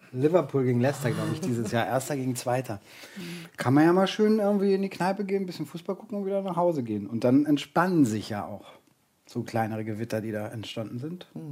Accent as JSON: {"language": "German", "region": "East Germany", "country": "Germany", "tie": "born or raised there", "said": "Wir sind ja alle in der DDR aufgewachsen."}